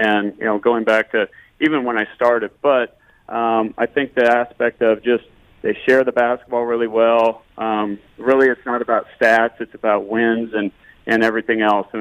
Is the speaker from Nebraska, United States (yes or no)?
yes; Nebraska, United States; Like I said, I'm originally from Nebraska. I grew up there. I played basketball at the University of Nebraska.